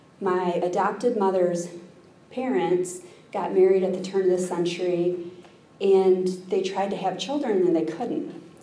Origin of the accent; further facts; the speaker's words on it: Michigan, United States; now in Bay City, United States; I am from Northern Michigan, but I have recently moved to Bay City, Michigan but it's been about 9 years.